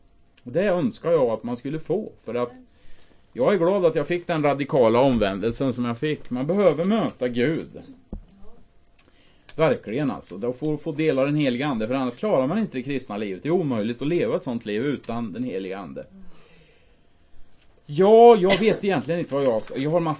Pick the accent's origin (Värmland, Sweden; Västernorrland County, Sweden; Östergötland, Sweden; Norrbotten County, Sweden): Östergötland, Sweden; Finspång; Och jag blev frälst 89. Jag kommer ifrån Finspång. Det ligger i Östergötland då.